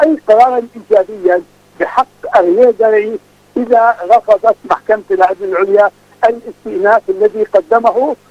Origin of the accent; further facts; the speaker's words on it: Palestine; لست فقط أنا كفلسطيني